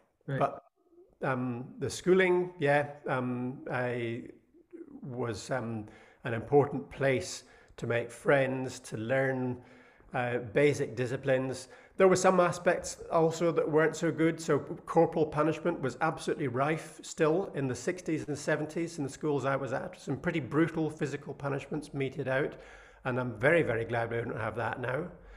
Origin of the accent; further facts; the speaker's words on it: Edinburgh, Scotland, United Kingdom; So I grew up in South Edinburgh. I was very lucky to have a very privileged childhood.